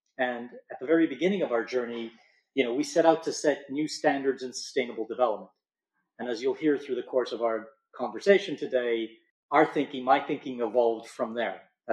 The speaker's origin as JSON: {"language": "English", "town": "Toronto", "region": "Ontario", "country": "Canada", "said": "I'm from Toronto. I was born in Canada. I studied at the University of Toronto."}